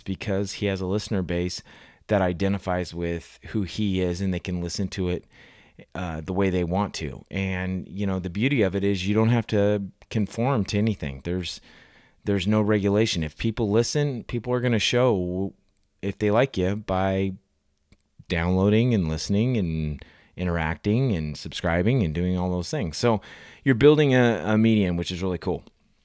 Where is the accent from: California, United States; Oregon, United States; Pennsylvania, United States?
Oregon, United States; Portland; I like my hometown Portland Trail Blazers and the Atlanta Braves. I know they're all over the place, but when you're an Oregon boy, that's for another time.